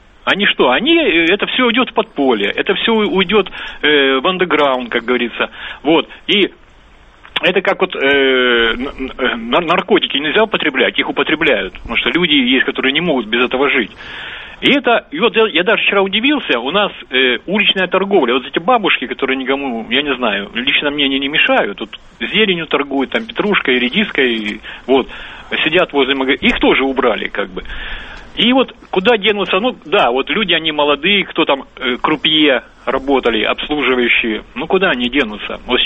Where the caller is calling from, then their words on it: Krasnodar Krai, Russia; Я звоню из Краснодарского края как раз.